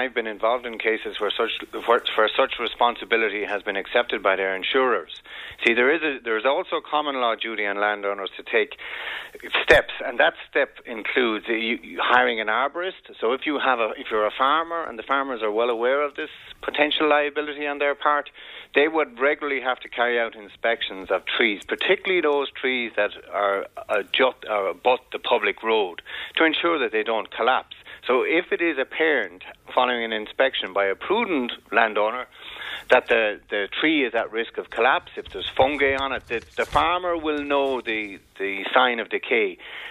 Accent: Munster, Ireland; Us Clare people up in Kildare have to stick together.

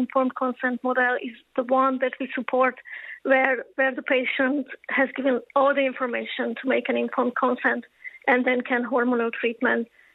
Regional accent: Hungary; English is a second language; now in Ireland; So I'm originally from Hungary

